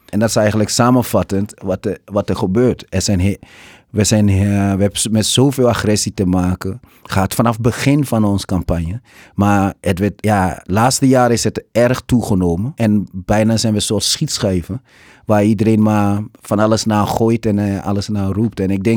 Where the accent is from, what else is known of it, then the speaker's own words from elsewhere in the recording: Amsterdam, North Holland, Netherlands; ik kom uit Amsterdam-Bijlmer.